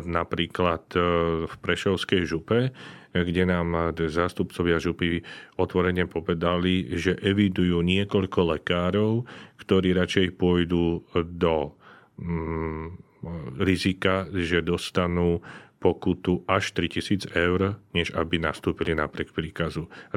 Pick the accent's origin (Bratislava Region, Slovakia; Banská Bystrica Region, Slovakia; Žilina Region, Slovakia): Bratislava Region, Slovakia; Stupava; My tu, ktorí sme v Bratislave a hlavne ja, ktorý som zo Záhoria, zo Stupavy